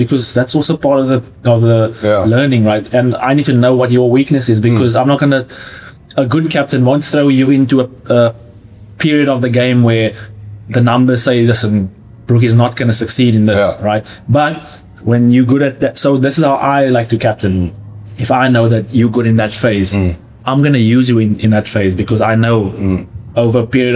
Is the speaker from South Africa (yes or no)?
yes; South Africa; And I'm not just saying that because I'm South African.